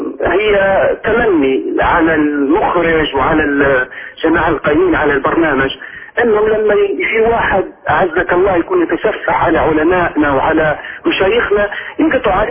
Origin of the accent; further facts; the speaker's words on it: Libya; رسالة كبيرة نحن كليبيين